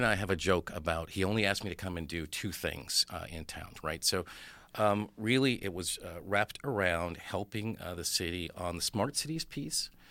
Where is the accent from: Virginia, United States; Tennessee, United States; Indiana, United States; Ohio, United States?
Tennessee, United States; I think for me, you know, growing up in Tennessee, which is a wonderful place